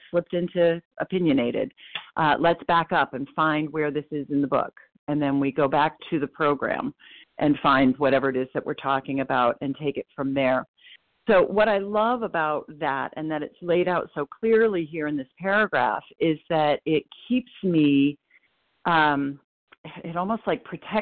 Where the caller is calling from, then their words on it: Portland, Maine, United States; I'm calling in from Portland, Maine